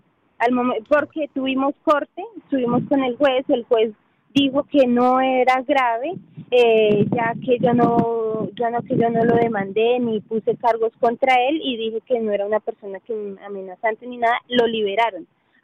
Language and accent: Spanish; Colombia; now in Denver, United States; nosotros hace 3 meses cruzamos para los Estados Unidos, venimos desde Colombia, pasamos por frontera. Llevamos 3 meses aquí en la ciudad de Denver.